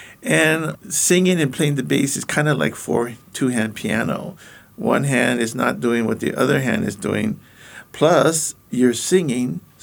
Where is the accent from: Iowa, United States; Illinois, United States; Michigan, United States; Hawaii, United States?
Hawaii, United States; I didn't wear shoes a lot. I lived growing up in Hawaii.